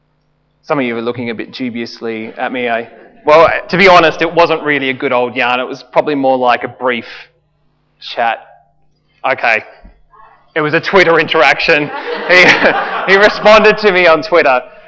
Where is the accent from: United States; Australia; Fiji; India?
Australia; Launceston, Tasmania; Well, he's from my hometown.